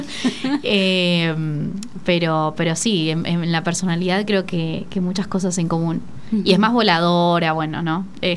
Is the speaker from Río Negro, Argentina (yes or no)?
no; Devoto, Buenos Aires, Argentina; Yo soy de Devoto, o sea, nunca había ido ahí, siempre por Capital, ¿viste?